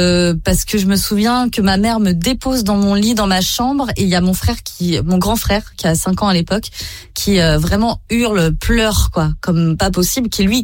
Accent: Saint-Nazaire, Pays de la Loire, France; quand je dis que je viens de Saint-Nazaire, on me dit souvent, oh, ma pauvre. Alors que pas du tout, c'est trop cool. J'ai grandi au bord de la mer

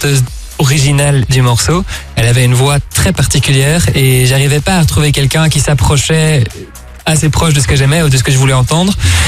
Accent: Belgium; Là où moi, de base, je suis belge et ça fait 10 ans maintenant que je tourne en Belgique.

